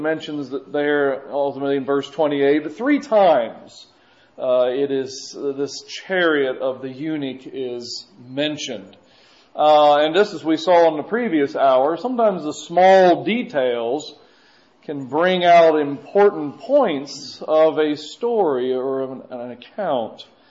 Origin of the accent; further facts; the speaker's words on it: Ohio, United States; I was born in Ohio, raised there, and we would travel to Florida once or twice a year.